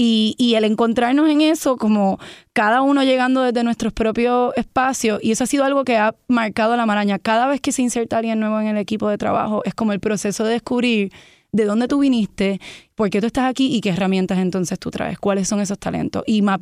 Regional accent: Puerto Rico; moved away as an adult; Pues yo me fui de Puerto Rico a los 18 años a estudiar fuera.

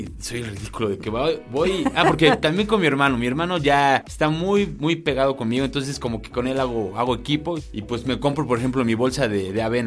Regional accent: Cholula, Puebla, Mexico; Y ahí en Cholula, Puebla, que es de donde yo soy, pues ahí venden muchísimo.

